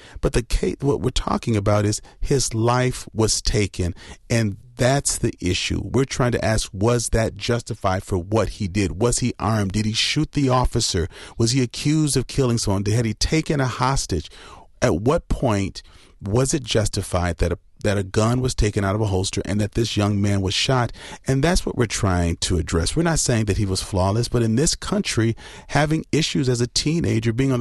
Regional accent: Madison, Wisconsin, United States; Come on, we're from Madison.

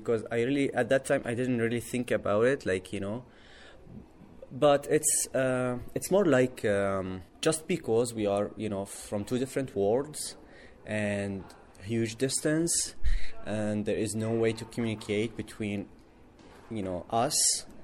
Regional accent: Aleppo, Aleppo Governorate, Syria; English is a second language; moved away as an adult

